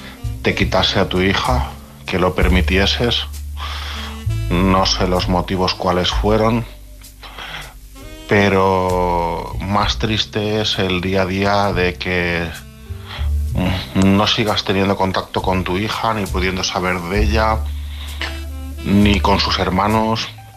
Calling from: Alicante, Valencian Community, Spain; de Alicante.

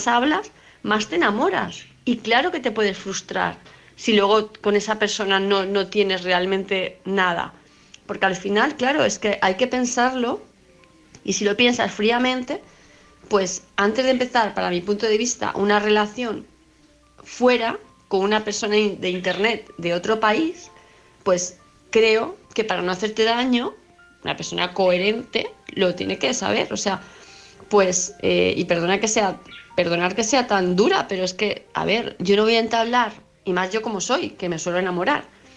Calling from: Palma, Balearic Islands, Spain; de Palma de Mallorca.

